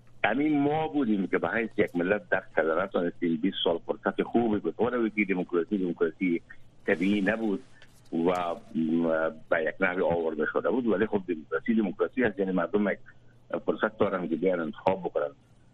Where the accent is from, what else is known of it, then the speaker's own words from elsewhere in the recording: Afghanistan; همه ما افغان هستم